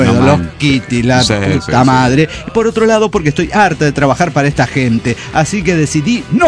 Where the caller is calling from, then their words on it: Puebla, Mexico; de Puebla.